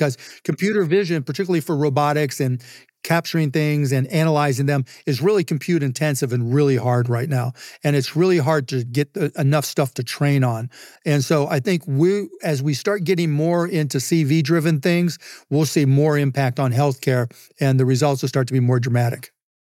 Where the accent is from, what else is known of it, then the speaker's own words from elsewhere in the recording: Pittsburgh, Pennsylvania, United States; I'm from Pittsburgh and they were from Pittsburgh.